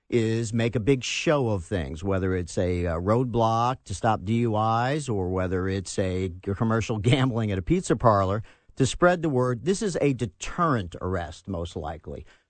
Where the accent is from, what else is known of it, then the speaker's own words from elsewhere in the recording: New York, United States; I grew up in New York where it's legal.